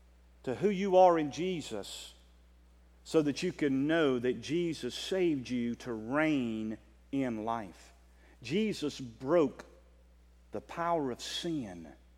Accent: the South, United States; accent: southern; That's my southern accent.

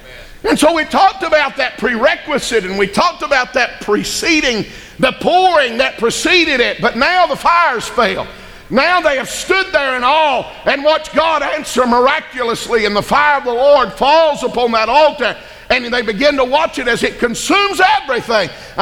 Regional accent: Atlanta, Georgia, United States; I'm from Atlanta, amen.

